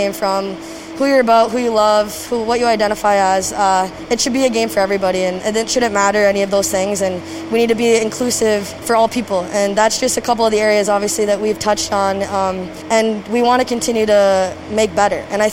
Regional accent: Maple Grove, Minnesota, United States; I was adopted at a really young age as a baby, so I don't really remember much about that, but I've always known Minnesota and Maple Grove, and that's where I've spent my whole childhood.

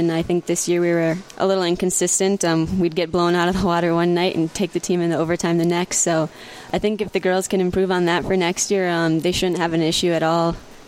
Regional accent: Crookston, Minnesota, United States; Growing up in Crookston, it was kind of you're either for the Sioux or against the Sioux

